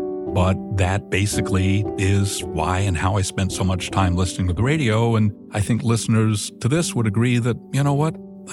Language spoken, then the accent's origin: English; England, United Kingdom; I was growing up in England